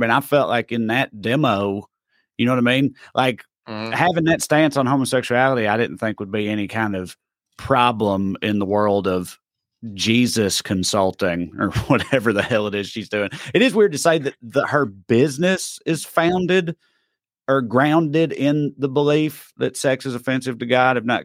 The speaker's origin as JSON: {"language": "English", "region": "Tennessee", "country": "United States", "said": "anyone who actually knows what the hell Andy Ogles is talking about here from my home state of Tennessee, of course."}